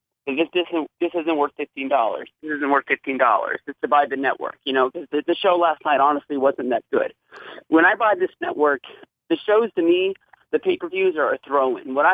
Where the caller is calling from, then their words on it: Sacramento, California, United States; from Sacramento.